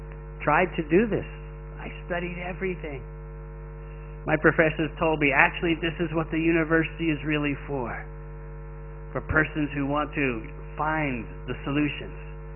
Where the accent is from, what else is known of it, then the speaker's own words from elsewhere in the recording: New York, United States; You see, I'm from New York. I was born in New York. New Yorkers are very special in that they always have to have the best.